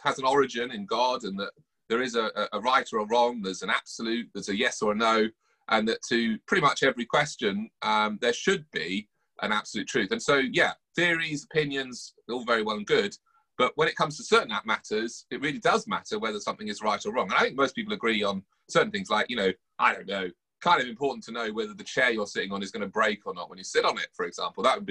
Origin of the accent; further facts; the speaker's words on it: United Kingdom; because we're British, because us British tend to be a little bit polite